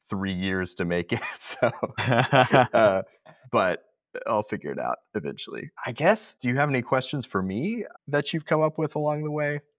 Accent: Tulsa, Oklahoma, United States; And this was something that growing up in Tulsa, I did not even know about.

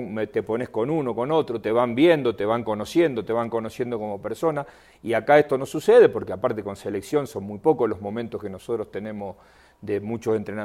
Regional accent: Argentina; now in Mexico; no sé si por como argentino

